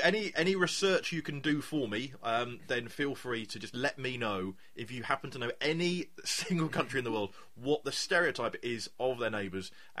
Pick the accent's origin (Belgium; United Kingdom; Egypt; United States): United Kingdom; England; as an Englishman, I know what we think of the French